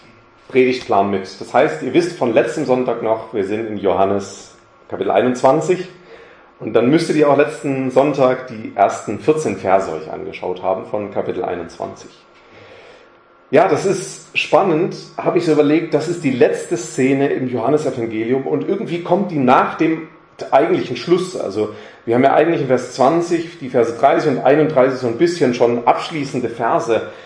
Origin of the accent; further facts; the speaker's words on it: Karlsruhe, Baden-Württemberg, Germany; Ich bin in Karlsruhe aufgewachsen, also ein Badenser, der Feind quasi, aber habe eine Schwäbin geheiratet.